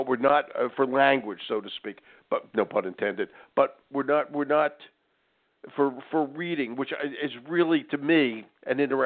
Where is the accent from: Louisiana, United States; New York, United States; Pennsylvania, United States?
Pennsylvania, United States; Philadelphia; I grew up in Philadelphia. I know Delaware.